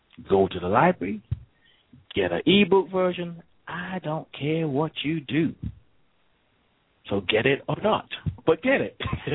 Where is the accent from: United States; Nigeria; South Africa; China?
Nigeria; Because I grew up in Nigeria, that means so much to me.